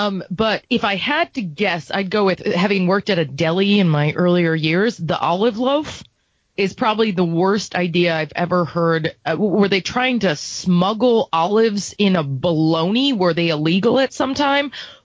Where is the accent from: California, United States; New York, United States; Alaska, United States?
New York, United States; Okay, so in New York, I grew up in New York, and in New York delis, where I started working and operating a slicer at probably an illegal age